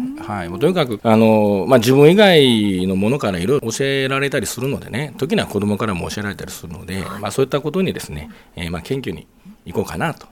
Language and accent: Japanese; Osaka, Japan; now in Fujisawa, Japan; そして私は大阪の出身なので、まあ、好きな食べ物はたこ焼きとだしの効いたうどんですね、が好きな藤沢市議会副議長の